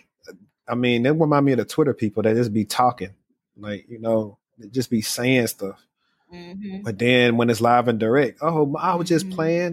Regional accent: Shreveport, Louisiana, United States; Like I love like Detroit people. I'm from Shreveport, Louisiana.

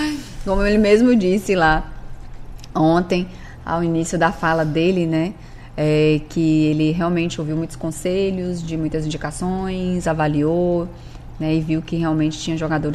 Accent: Brazil; Sempre, eu sou brasileira, não desisto nunca, sou torcedora

